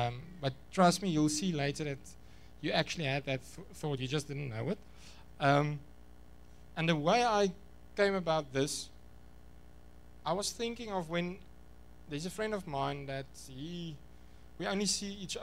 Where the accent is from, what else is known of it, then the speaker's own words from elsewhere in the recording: Free State, South Africa; Remember, I'm from the Free State originally, so my English is at another level.